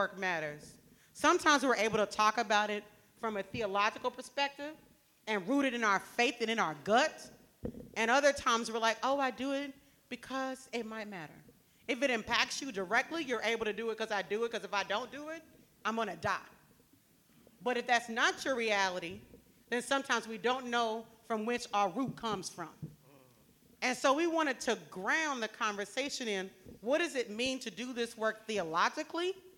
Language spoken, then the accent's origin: English; the South, United States; so I come from the South, and so we at least start everything in song.